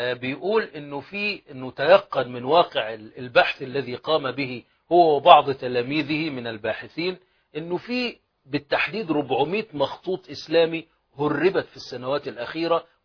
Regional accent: Egypt; في عندنا في مصر وفي العالم العربي حصص إعلامية مخصصة لتحقير التراث

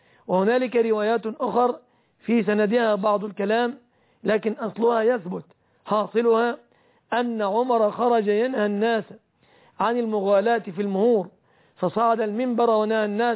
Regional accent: Egypt; فيعلم أننا في بلادنا مصر غالب الصداق يتمثل في الآتي،

